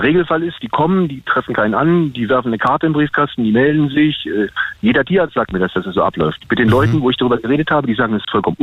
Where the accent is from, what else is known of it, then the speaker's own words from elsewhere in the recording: Berlin, Germany; Ich bin hier als sogenannter Wessi, ich bin ja Berliner eigentlich so und habe 25 Jahre in Berlin gelebt. Ich bin seit 5 Jahren hier in diesem Dorf.